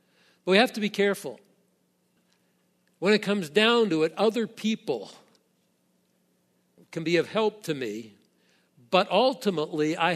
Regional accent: East Coast, United States; now in Nebraska, United States; when the Lord brought us to Nebraska, I'm from the East Coast. Nebraska was the far ends of creation.

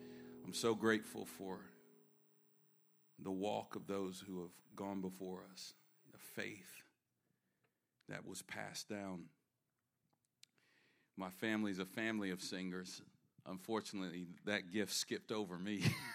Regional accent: North Carolina, United States; I was raised in North Carolina. My whole family's in the South.

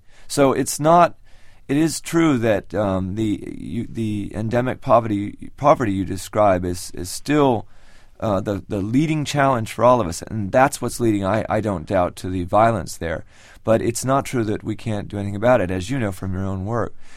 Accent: United States; now in Haiti; And although I live in Haiti and have for many years, I am an American

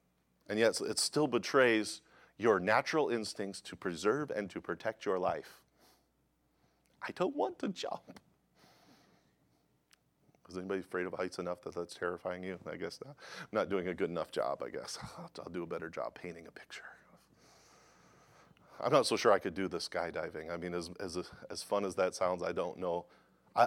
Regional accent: Ellendale, North Dakota, United States; growing up in Ellendale, North Dakota, the only thing we had to do in town, there was only like 1,500 people in this town.

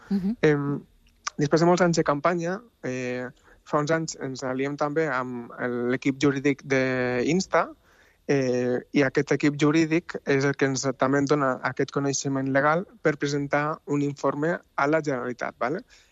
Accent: Tarragona, Catalonia, Spain; now in Basque Country, Spain

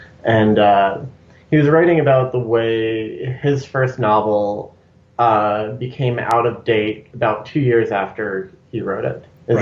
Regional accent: New Mexico, United States; Yeah, I grew up in New Mexico, and immigration is a thing that is always kind of, it's a big issue in the area

